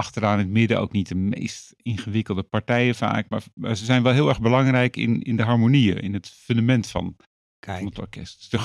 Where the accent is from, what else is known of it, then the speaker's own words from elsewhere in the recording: Friesland, Netherlands; born there; also born or lived in Amersfoort / Heerde; Wij reisden nogal door Nederland. Ik ben in Friesland geboren.